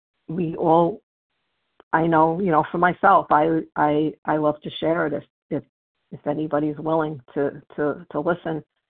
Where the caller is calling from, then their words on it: Pennsylvania, United States; S as in Sam, from Pennsylvania.